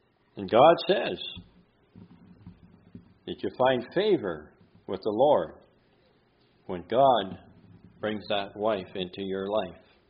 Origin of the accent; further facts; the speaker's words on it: Ontario, Canada; You know, I come from Ontario.